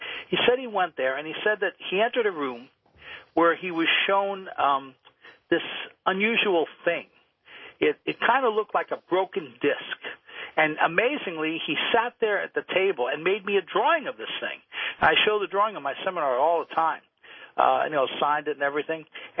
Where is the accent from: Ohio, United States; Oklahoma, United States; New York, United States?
New York, United States; New York City; growing up in New York City on WOR